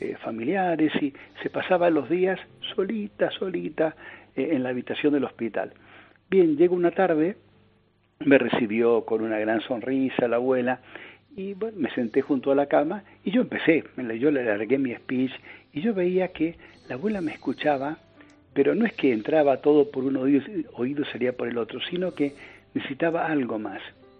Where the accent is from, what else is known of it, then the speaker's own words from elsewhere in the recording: Argentina; now in Pinto, Spain; yo soy sacerdote de la diócesis de Getafe, bueno, no hace falta que lo diga, que soy argentino de origen, mi padre cuyarense, ya fallecido hace ya algunos años, y aquí estoy en España hace 12 años